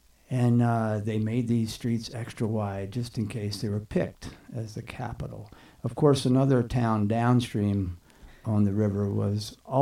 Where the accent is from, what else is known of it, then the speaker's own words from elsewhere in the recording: Halfway, Maryland, United States; So I grew up in the Halfway, Maryland area. Halfway, Maryland, this is in the 50s now.